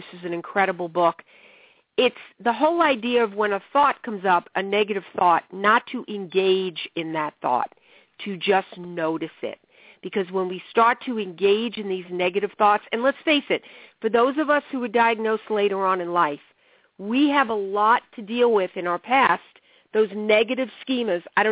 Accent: New York, United States; You know, I'm from New York, and you really have to make me see things before I'll do them.

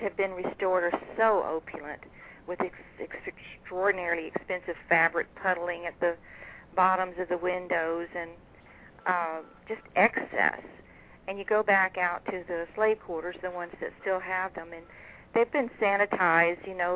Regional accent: Florida, United States; And also, I grew up in Florida. I'm not a real Texan.

